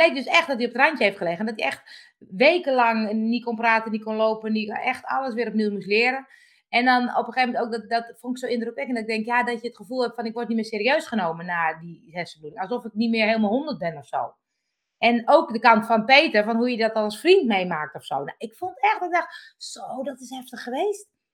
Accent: Morocco; now in Netherlands; Want ik denk als Marokkaan...

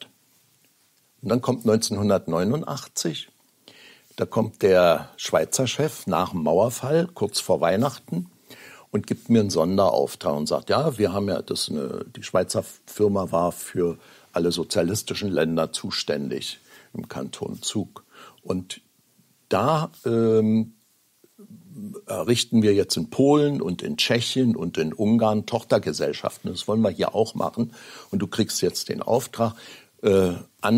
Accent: East Germany, Germany; Ich war ja ein Kind der DDR, dort erzogen

